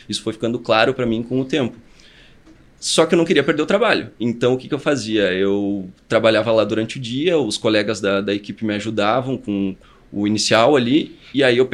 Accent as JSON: {"language": "Portuguese", "town": "Alegrete", "region": "Rio Grande do Sul", "country": "Brazil", "tie": "born there", "lives_now": "Santa Maria, Brazil", "said": "Eu moro em Santa Maria, mas eu nasci na fronteira oeste do Rio Grande do Sul, que é Alegrete, uma cidade menor aí."}